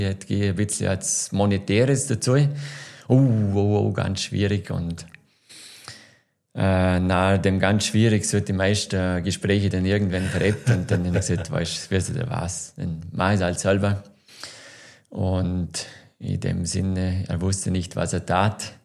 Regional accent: Vorarlberg, Austria; bin ich als Vorarlberger, in Vorarlberg als Architekt wahrgenommen worden

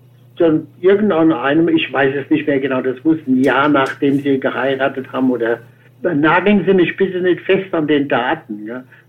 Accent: Wiesbaden, Hesse, Germany; born there; moved away; ich bin geboren in Wiesbaden in der Dotzheimer Straße.

